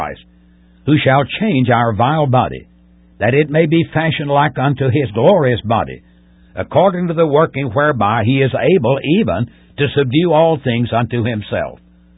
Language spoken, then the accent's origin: English; United States; born there; I'm grateful to God Almighty that I was born in the United States.